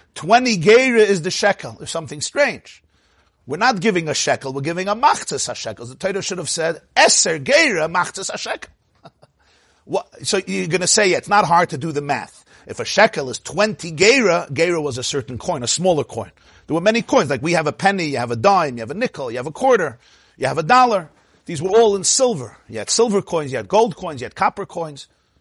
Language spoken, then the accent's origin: English; Brooklyn, New York, United States; I grew up in Crown Heights, the section of Crown Heights in Brooklyn, New York.